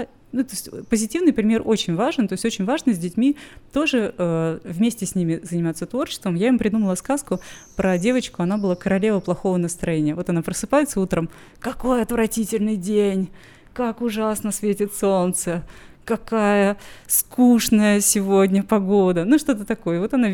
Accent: Russia; Никаких проблем из-за того, что я россиянка, у меня не было.

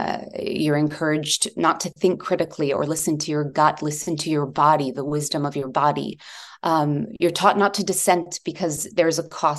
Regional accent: United States; But from a very early age, I grew up in the United States.

